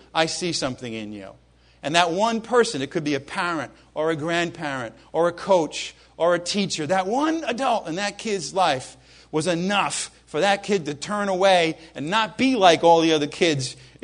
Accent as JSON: {"language": "English", "country": "Ireland", "said": "But, of course, being Irish, I looked at the bad things."}